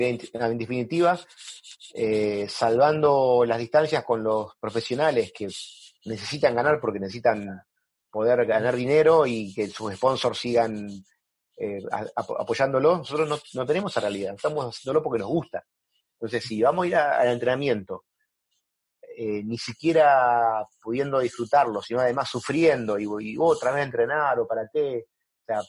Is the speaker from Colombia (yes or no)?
no; Argentina; accent: interior Argentine; La gente aquí, de hecho, se da cuenta que no soy del interior, porque hablo medio raro para ser porteño. Eso no lo he perdido, a pesar de que hace ya 18 años que estoy viviendo acá, no lo he perdido el acento del interior.